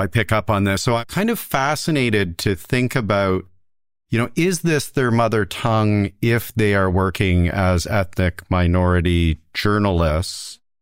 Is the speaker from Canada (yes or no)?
yes; Canada; I'm from Canada